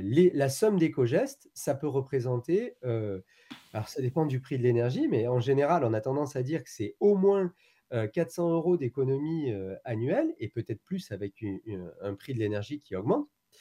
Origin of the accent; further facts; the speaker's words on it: France; en tant que Français, on a des efforts à faire